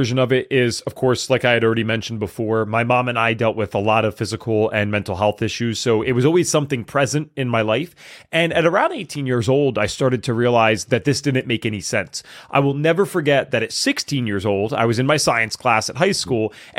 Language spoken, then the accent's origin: English; Pennsylvania, United States; I convinced my best friend to go out to California with me. I'm from Pennsylvania.